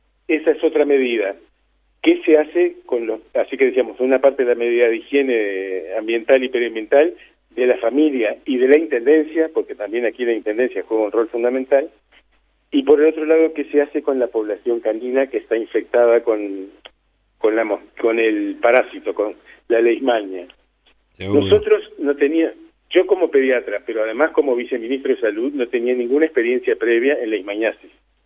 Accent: Montevideo, Uruguay; yo recuerdo que en mi infancia en Montevideo había gallineros en las casas.

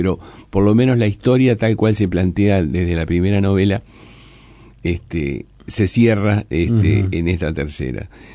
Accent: Montevideo, Uruguay; Yo soy muy montevideano, entonces tengo a mi disposición una escenografía reconocible.

